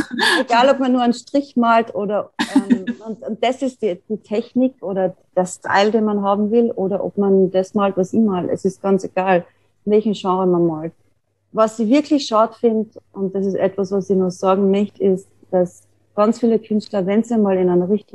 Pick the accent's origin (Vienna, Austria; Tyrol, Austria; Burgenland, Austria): Tyrol, Austria; an einer Vernissage zu arbeiten, die ich in meinem Heimatort in Tirol gemacht habe